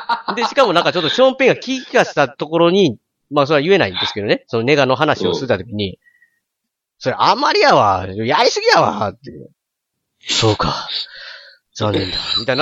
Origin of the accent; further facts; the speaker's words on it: Kansai, Japan; accent: Kansai dialect; だから僕も関西弁っていうのは、誇りというか好きです、自分でも。気に入ってんですけど、